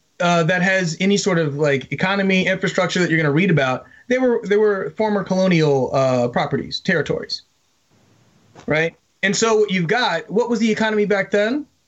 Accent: United States; right on. I'm an American.

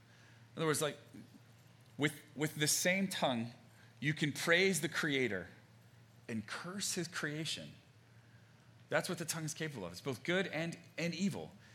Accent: Texas, United States; I grew up in East Texas, so I heard this kind of thing growing up a lot.

